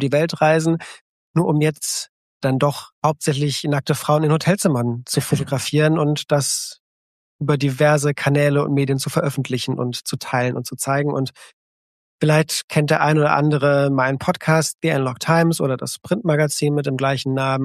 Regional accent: Belgium; ein Praktikum bei der Lokalredaktion von einer kleinen Zeitung bei uns in Belgien

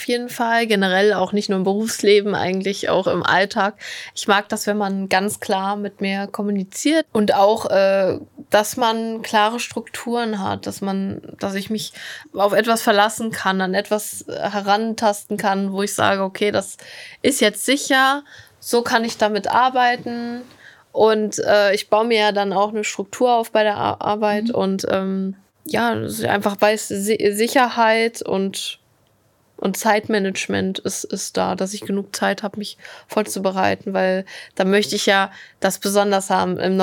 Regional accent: Aachen, North Rhine-Westphalia, Germany; jetzt in Aachen, wo ich herkomme, dann auch einfach dran gewöhnt habe, dass der Verkehr so ist.

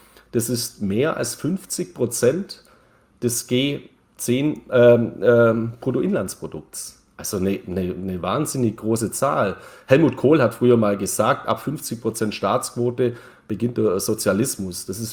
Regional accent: Neu-Ulm, Bavaria, Germany; Also ich komme aus Neu-Ulm

